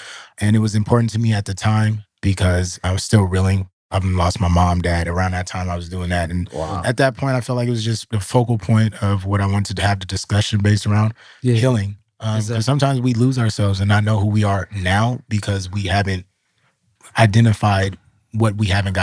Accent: Pittsburg, California, United States; I'm from Pittsburgh, California.

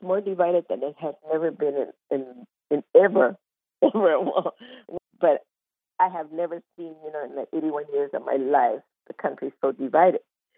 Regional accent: California, United States; born there; because I was born there in Orange County. I was born here in California 81 years ago

